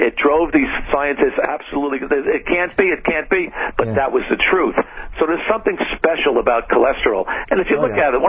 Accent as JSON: {"language": "English", "region": "New England", "country": "United States", "tie": "born or raised there", "said": "I grew up in New England. I was a heart specialist in New England."}